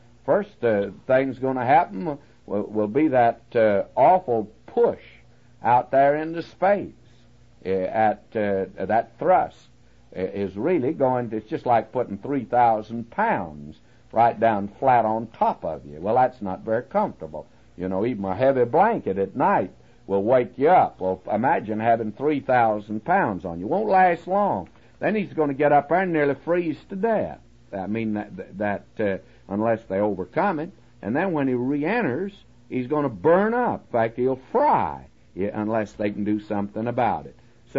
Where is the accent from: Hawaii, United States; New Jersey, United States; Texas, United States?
Texas, United States; And I want to say that since I come from Texas, I like that word, corral.